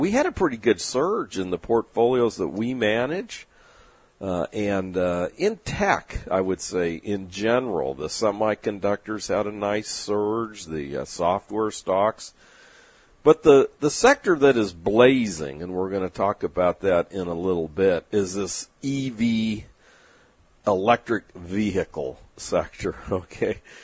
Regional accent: San Diego, California, United States; also born or lived in Glendale; Growing up in San Diego and being born in the Glendale, Los Angeles area, I followed the Lakers for many, many years

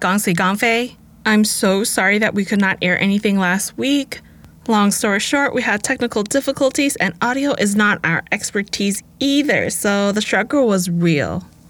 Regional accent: Vancouver, British Columbia, Canada; also born or lived in Los Angeles; I grew up in Vancouver and LA, so this is the lens of where I'm coming from

